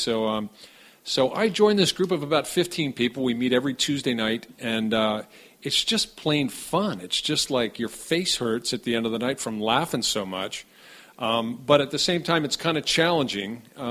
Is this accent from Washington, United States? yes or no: no; San Francisco, California, United States; In fact, my wife and I grew up in San Francisco, California, at a time when comedy was really a big deal.